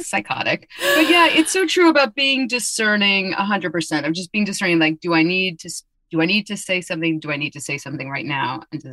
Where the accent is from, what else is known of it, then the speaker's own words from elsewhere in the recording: New York City, New York, United States; I grew up in New York City, in the city, and I romped around being the Tasmanian devil, diabolical little Jew.